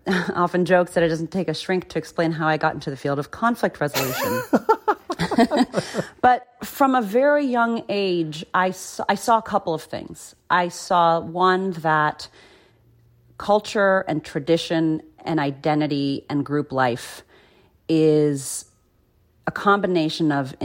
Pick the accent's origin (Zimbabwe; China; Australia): Zimbabwe; born there; also born or lived in Africa / Southeast Asia / United States; I was born in Zimbabwe.